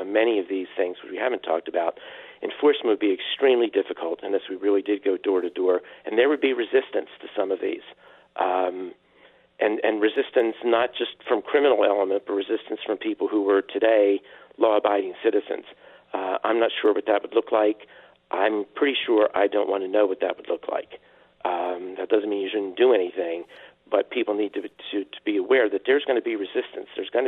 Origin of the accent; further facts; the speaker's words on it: Pennsylvania, United States; I'm originally from Pennsylvania, where hunting is also popular.